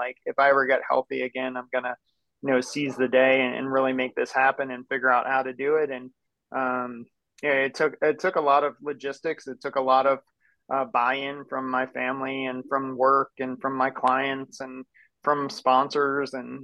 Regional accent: West Virginia, United States; especially growing up in West Virginia and Virginia. Like, the Appalachian Mountains are right out our back door.

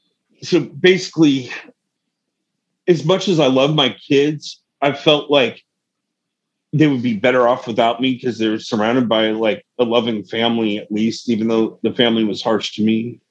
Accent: Oregon, United States; And I came up back to my home state, came back to Oregon

